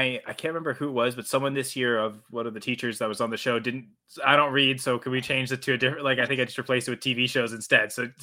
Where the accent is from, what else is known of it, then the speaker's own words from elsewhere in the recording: Sudbury, Ontario, Canada; I'm also from Sudbury, so back to more Canadian content.